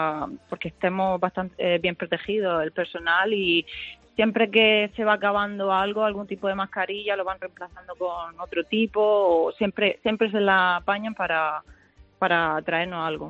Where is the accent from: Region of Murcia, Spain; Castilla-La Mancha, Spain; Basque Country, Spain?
Region of Murcia, Spain; Águilas; now in Southampton, United Kingdom; Pues yo soy de Murcia, de un pueblo que se llama Águila.